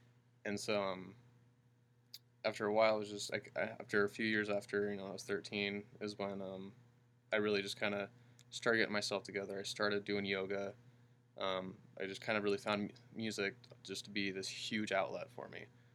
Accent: Utah, United States; And, you know, I grew up in Utah not being Mormon, and which is very, very difficult.

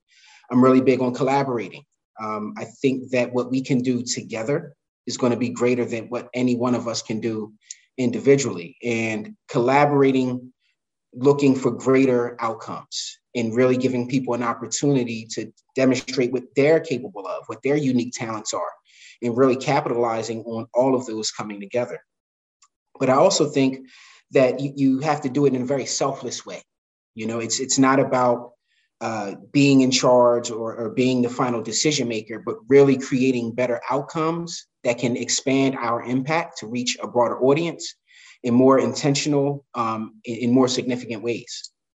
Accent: Camden, New Jersey, United States; I'm born and raised in Camden, New Jersey. So I'm a South Jersey transplant. I've been here in now Northern New Jersey for about 20 years.

